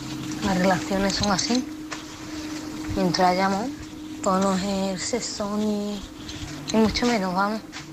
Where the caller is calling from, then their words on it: Málaga, Andalusia, Spain; Hola, soy corresponsal de Málaga.